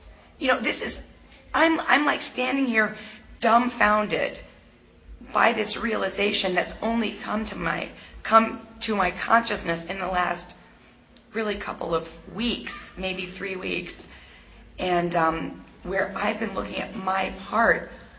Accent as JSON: {"language": "English", "country": "U.S. Virgin Islands", "said": "you know, I'm from the Virgin Islands. If any of you were in my home meeting of about 6 people"}